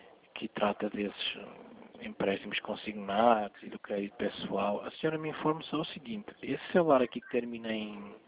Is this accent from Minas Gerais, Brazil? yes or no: no; Recife, Pernambuco, Brazil; É de Recife.